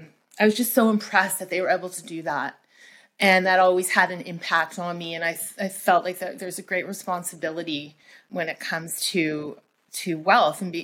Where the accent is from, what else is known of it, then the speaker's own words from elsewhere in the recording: Toronto, Ontario, Canada; I am from Canada, by the way, from Toronto